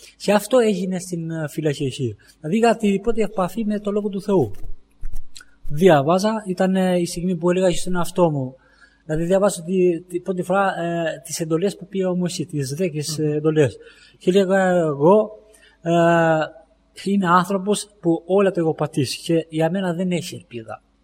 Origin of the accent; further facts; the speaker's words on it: Albania; φεύγω από την Ελλάδα και βρίσκομαι κρυφά στην Αλβανία, στην πόλη μου.